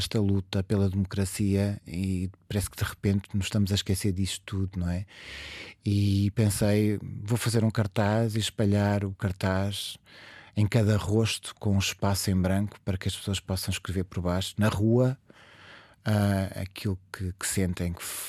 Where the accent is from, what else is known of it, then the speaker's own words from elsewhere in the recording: Azinhaga, Santarém, Portugal; Eu sou da Azinhaga, da terra do Saramago